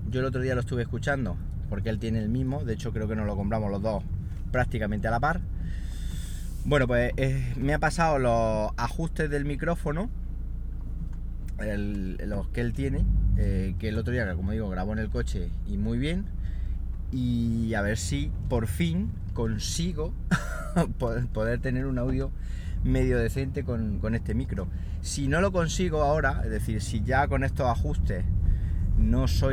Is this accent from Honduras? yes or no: no; Siles, Andalusia, Spain; Feria en Úbeda y feria en mi pueblo, en Siles, Jaén.